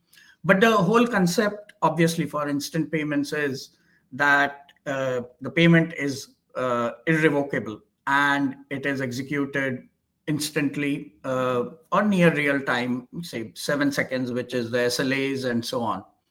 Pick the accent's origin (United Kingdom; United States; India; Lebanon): India; growing up in India, that's what we are used to.